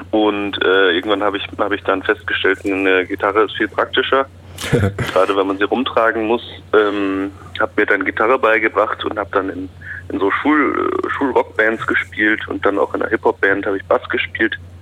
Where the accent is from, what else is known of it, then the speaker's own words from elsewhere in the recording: Baden-Württemberg, Germany; now in Berlin, Germany; die kommen, so wie ich, aus der südwestlichen Ecke. Also ich komme ja aus der Freiburger Gegend